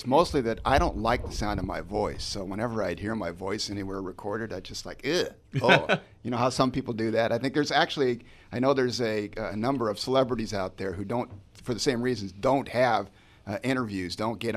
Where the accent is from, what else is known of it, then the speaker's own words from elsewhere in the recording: Portland, Oregon, United States; also born or lived in California; Well, I grew up actually in Portland, even though I was born in California. Hate to admit that, but yes, I was born in California.